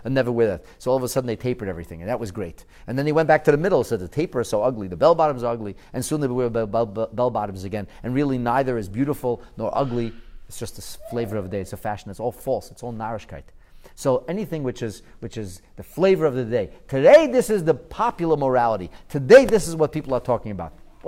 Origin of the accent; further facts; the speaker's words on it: Thornhill, Ontario, Canada; I'm actually from York Region, and the city is Vaughan, and the town or neighborhood is Thornhill.